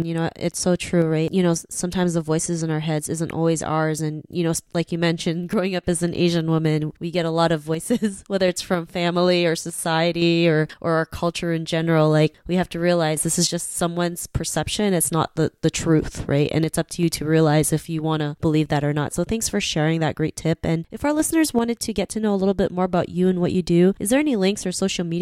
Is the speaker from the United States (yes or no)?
no; Toronto, Ontario, Canada; I'm from Toronto